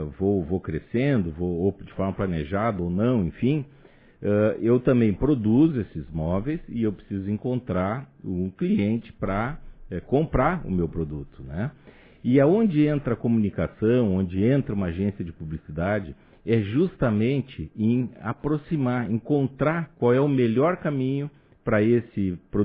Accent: Rio Grande do Sul, Brazil; now in Santa Catarina, Brazil; Porque eu sou do Rio Grande do Sul.

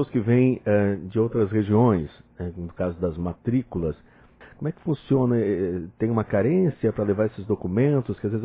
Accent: Brazil; Porque nós sabemos que somos brasileiros e as pessoas geralmente deixam tudo para a última hora.

